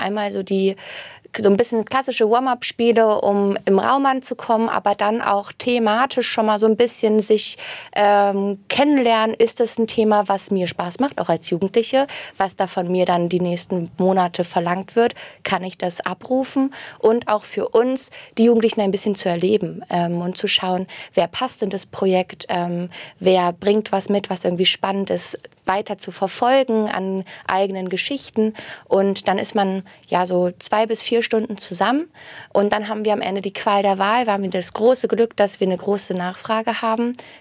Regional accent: Lübeck, Schleswig-Holstein, Germany; Ja, ich bin in Lübeck groß geworden

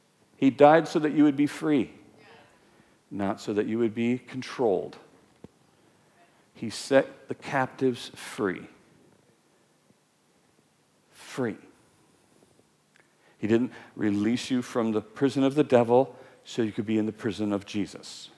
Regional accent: Weaverville, United States; I grew up in Weaverville. I was there for 20 years.

